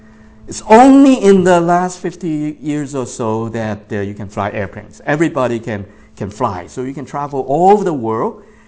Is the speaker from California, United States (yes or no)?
yes; San Francisco, California, United States; And I come from San Francisco. And I hate to walk in the street of San Francisco.